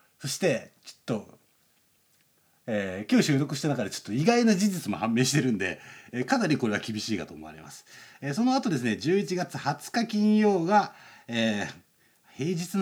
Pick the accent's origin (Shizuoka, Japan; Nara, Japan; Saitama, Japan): Shizuoka, Japan; Numazu; あの地元静岡の沼津からスタートします